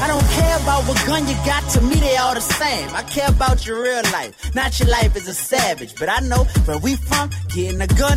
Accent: New Orleans, Louisiana, United States; I done lost best friends to gun violence before. I'm from New Orleans, what you expect?

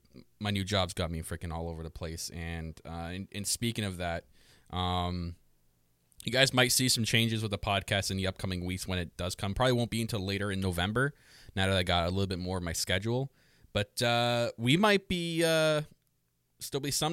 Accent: New York, United States; I'm from New York. I just like saying that.

